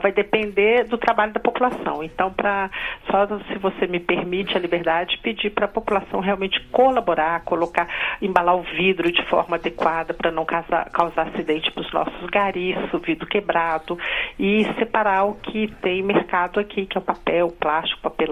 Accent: Pompéu, Minas Gerais, Brazil; born there

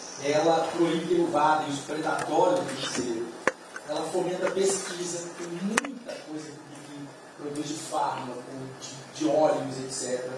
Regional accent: Goiás, Brazil; Então, como goiano aqui, eu tenho que saudar isso e exaltar sem dizer, presidente.

